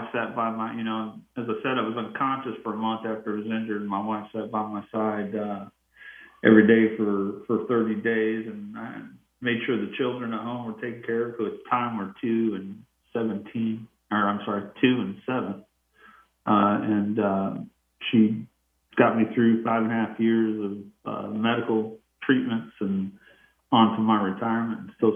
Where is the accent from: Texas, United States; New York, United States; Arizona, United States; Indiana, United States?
Indiana, United States; Indianapolis; So I was born in Indianapolis, raised here, and then after high school, I went off and into the Army.